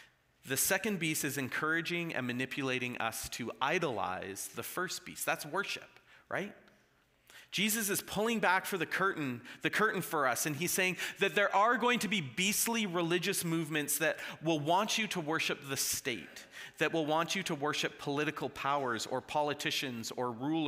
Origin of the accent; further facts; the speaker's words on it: Canada; I'm Canadian.